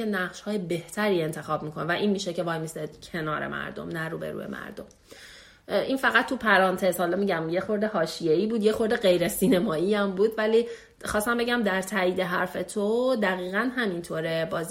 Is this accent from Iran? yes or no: yes; Iran; من خودم ایرانی هستم، ما ایرانی هستیم